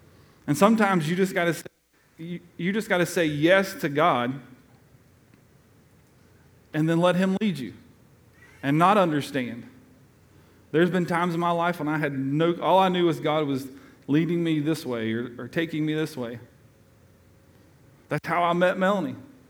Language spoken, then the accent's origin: English; Tennessee, United States; also born or lived in Georgia; Me, a southern Georgia boy raised in East Tennessee with a West Coast, sorry.